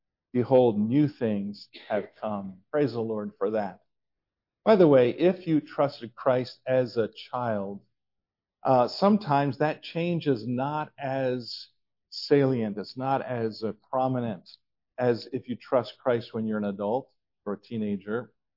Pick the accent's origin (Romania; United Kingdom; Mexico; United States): United States; But I'm American, you know, so Canadian-American.